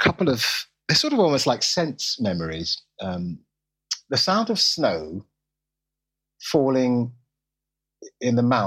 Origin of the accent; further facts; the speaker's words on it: London, United Kingdom; now in -; I'm a Londoner